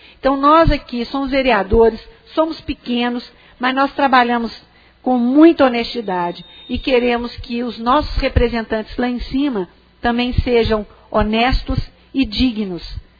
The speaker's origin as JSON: {"language": "Portuguese", "country": "Brazil", "said": "Quem é dono do Brasil somos nós brasileiros, nós cidadãos que vivemos, que pagamos impostos."}